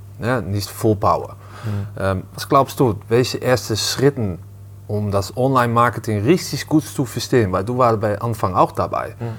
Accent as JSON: {"language": "German", "town": "Amsterdam", "region": "North Holland", "country": "Netherlands", "second_language": "German", "said": "Ich komme ursprünglich aus Amsterdam. Ich kenne die Amsterdamse Location gut."}